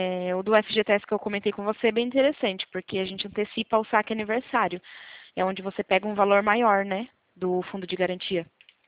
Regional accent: Bragança Paulista, São Paulo, Brazil; Sou da cidade de Bragança Paulista, interior de São Paulo.

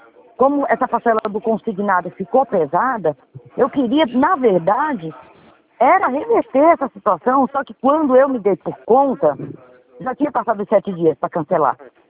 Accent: Ceará, Brazil; eu sou cearense e ele paulista.

